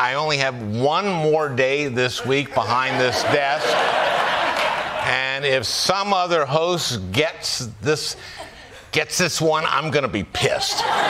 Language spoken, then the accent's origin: English; Minnesota, United States; let's kick things off with my home state of Minnesota